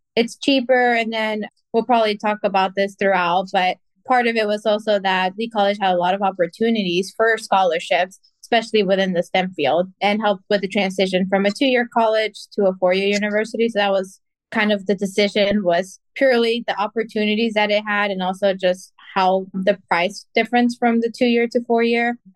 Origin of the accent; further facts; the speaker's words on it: Baytown, Texas, United States; So my parents are originally from Mexico. I was actually born and raised here in Texas, Baytown specifically. So I've been there my whole life, and now I actually live in Clear Lake.